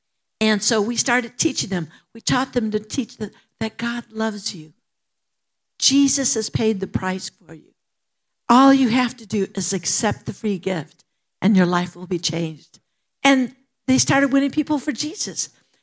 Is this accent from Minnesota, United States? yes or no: yes; Minnesota, United States; also born or lived in Indiana / Illinois; I come from a small town. I'm a Hoosier. I was born in Indiana, lived there 1 year, lived in Illinois till I was 8, and then northern Minnesota.